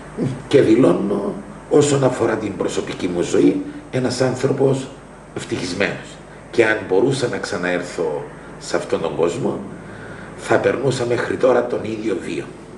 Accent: Paralimni, Famagusta District, Cyprus; Γεννήθηκα στο Παραλίμνη το 1959, στη δεκαετία του 70 μετικήσαμε στην Αμόχωστον οικογενειακός, όπου με βρήκε και η τουρκική εισβολή εκεί πέρα.

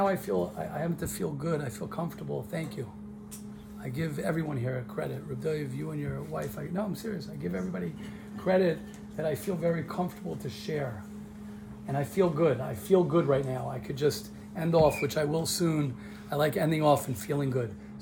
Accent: Baltimore, Maryland, United States; Where are you from? Maryland. Baltimore. And it's Baltimore, Baltimore. Baltimore. That's where I'm from.

